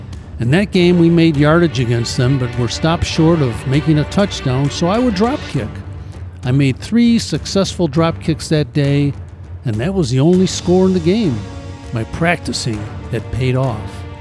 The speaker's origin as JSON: {"language": "English", "town": "Springfield", "region": "Illinois", "country": "United States", "tie": "born or raised there", "said": "I was involved in athletics, one kind or another, in my hometown of Springfield, Illinois."}